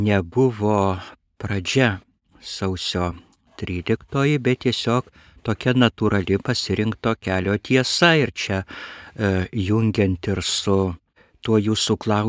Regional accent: Leipalingis, Alytus County, Lithuania; augau gražiam Dzūkijos miestelį Leipalingį, o mama buvo kilusi iš Suvalkijos, nuo Vilkaviškio tokios Lankeliškių parapijos

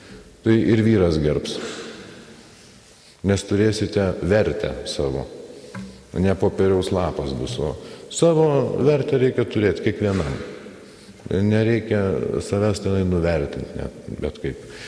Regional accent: Samogitia, Lithuania; kaip žemaitė tokį charakterį turėjom.

